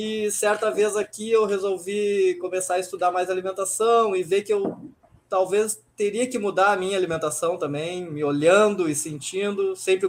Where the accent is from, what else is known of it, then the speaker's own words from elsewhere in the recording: Porto Alegre, Rio Grande do Sul, Brazil; uma Associação Atlética do Banco do Brasil, que foi onde eu me criei em Porto Alegre, lá dentro.